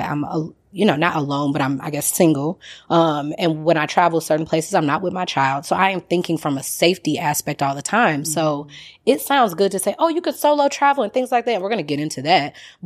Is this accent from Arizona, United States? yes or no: no; St. Louis, Missouri, United States; I grew up landlocked in St. Louis, and my family was not well traveled like that.